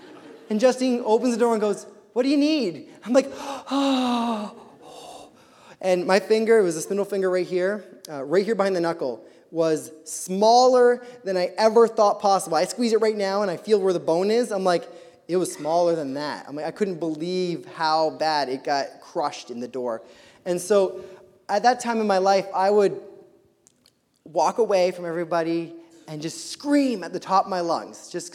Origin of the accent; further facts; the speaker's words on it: United States; I'm an ambassador of Christ. I'm an American missionary.